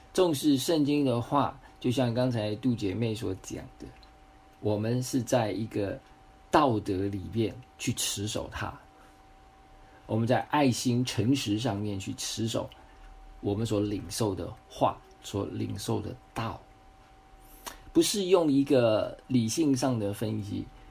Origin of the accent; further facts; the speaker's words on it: China; 我们中国人最会玩这一套了哈。